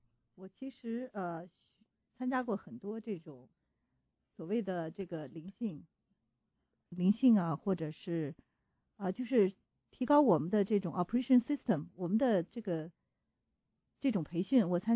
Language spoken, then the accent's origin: Chinese; China; 我们虽然在中国长大，但其实并没有学到很多精华的东西